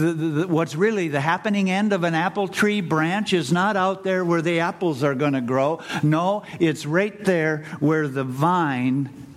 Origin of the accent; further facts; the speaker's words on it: Minnesota, United States; And at the time, we were living up in northern Minnesota, my hometown, and we were burning firewood, lots of it.